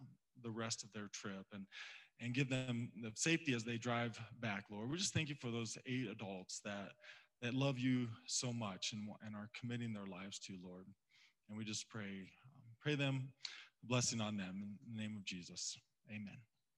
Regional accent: Ohio, United States; Now, I'm from Ohio

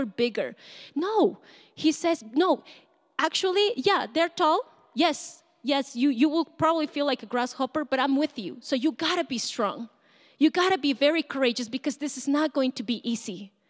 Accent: Bolivia; Bolivia went to war. I'm from Bolivia.

